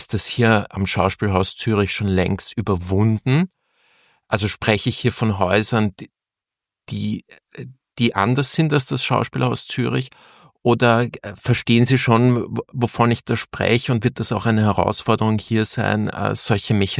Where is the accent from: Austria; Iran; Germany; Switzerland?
Austria; Vienna; zum Beispiel in Wien, also meiner Heimatstadt